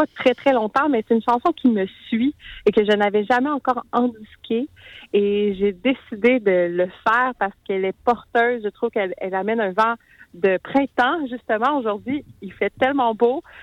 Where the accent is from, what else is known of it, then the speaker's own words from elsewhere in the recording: Sherbrooke, Quebec, Canada; je reviens à Sherbrooke, ma ville natale